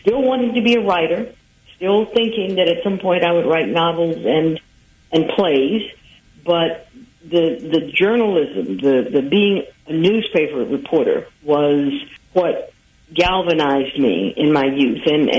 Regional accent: Atlanta, Georgia, United States; She was a librarian at Spelman College in Atlanta, which is my hometown.

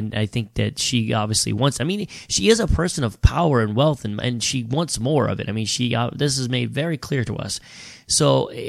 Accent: St. Louis, Missouri, United States; She does come from my hometown, St. Louis.

